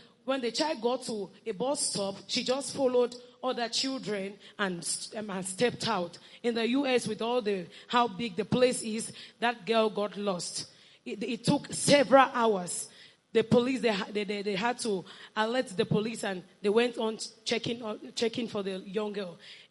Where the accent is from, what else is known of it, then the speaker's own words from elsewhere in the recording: Cameroon; from Cameroon.